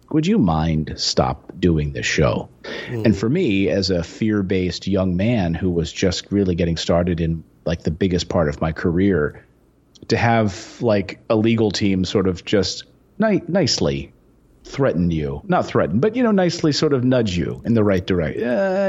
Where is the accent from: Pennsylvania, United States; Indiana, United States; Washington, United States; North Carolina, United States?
Pennsylvania, United States; Philadelphia; And, I grew up in Philadelphia. I just left my job as a host of Good Day Philadelphia